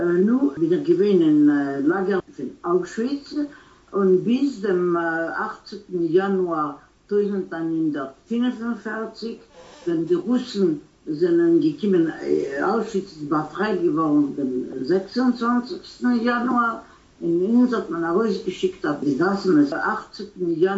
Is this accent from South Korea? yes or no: no; Malorita, Brest Region, Belarus; also born or lived in Gdańsk, Poland; Geboren bin ich da in Danzig, aber gelebt habe ich in Malorita, das ist eine Städte nicht weit in Brisk, Brest-Litovsk, Brisk.